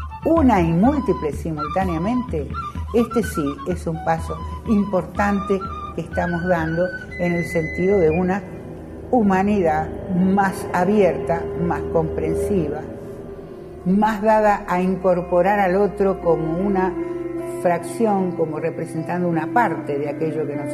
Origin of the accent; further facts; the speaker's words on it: Argentina; Nos dan distintas caras de lo que somos los argentinos.